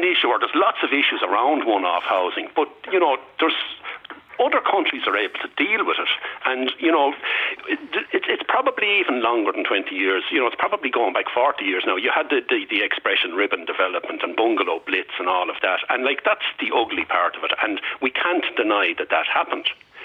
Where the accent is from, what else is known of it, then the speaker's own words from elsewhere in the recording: Dublin, Leinster, Ireland; I come from Dublin. I was born and reared. I played football for Kilmacud Crows.